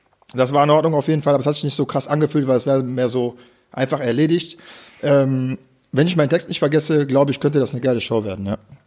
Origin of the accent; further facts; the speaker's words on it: Düsseldorf, North Rhine-Westphalia, Germany; now in Berlin, Germany; Also, ich bin aus Düsseldorf, kurz zu meiner Legacy. Ich bin aus Düsseldorf gekommen.